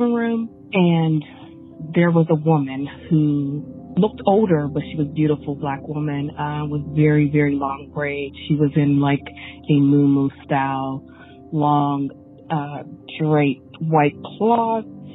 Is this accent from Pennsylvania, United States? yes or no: yes; Pennsylvania, United States; I'm from Pennsylvania